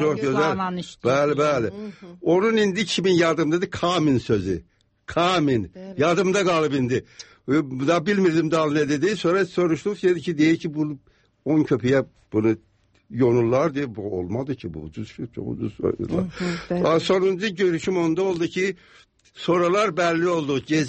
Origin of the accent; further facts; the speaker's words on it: Iran; moved away as an adult; mən İrandan danışıram. İranlıyam, İranda doğulmuşam, İranda böyümüşəm. Burtaya gələndə mənim 23 yaşım var idi.